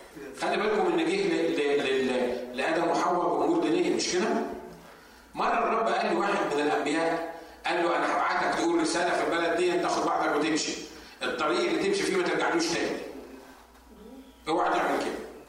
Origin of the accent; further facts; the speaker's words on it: Egypt; احنا عندنا في مصر قسم في البوليس